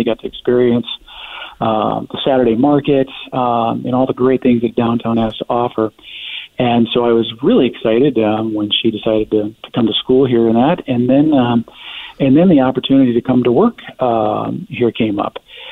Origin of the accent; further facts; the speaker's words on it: Denver, Colorado, United States; now in Portland, United States; I come from Denver, which has, you know, it has its own issues with homelessness.